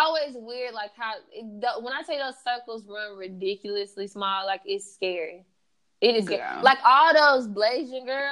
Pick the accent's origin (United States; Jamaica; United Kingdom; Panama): Jamaica; And I can make this joke because I'm Jamaican